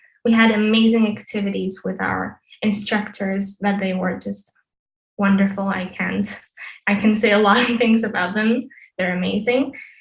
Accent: Israel; also born or lived in Berlin, Germany; I was born first in Israel, my home country where I live now. But 3 years ago, I just moved back from Berlin after living there for 5 years with my family.

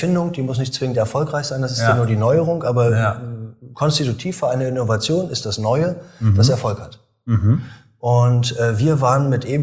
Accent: East Germany, Germany; Ja, es war der Beginn des hippen Berlin. Ich komme ja aus dem Osten.

